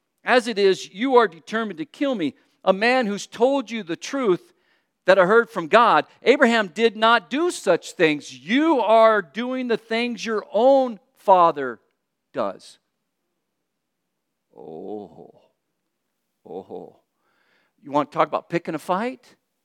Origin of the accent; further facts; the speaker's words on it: Ireland; I'm Irish. I think we're like that too, Irish people, right?